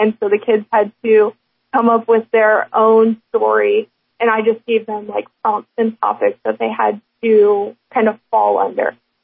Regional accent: St. Henry, Ohio, United States; So I grew up outside of St. Henry, Ohio. I graduated from St. Henry.

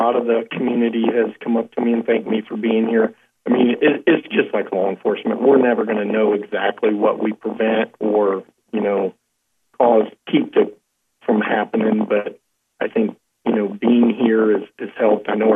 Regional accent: Willshire, Ohio, United States; Well, I grew up in Wilshire, Ohio, graduated Parkway in 89, went off to the service, came back, went to the Apollo Police Academy

